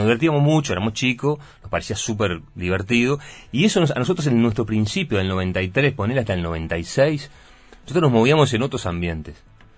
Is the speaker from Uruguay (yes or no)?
yes; Montevideo, Uruguay; somos todos de Montevideo, pero nos conocemos de La Paloma.